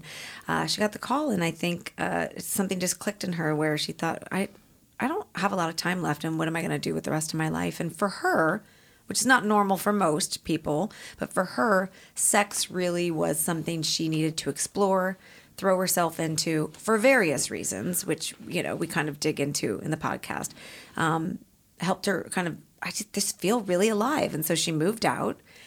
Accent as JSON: {"language": "English", "town": "St. Louis", "region": "Missouri", "country": "United States", "said": "She was from New York. I was from St. Louis."}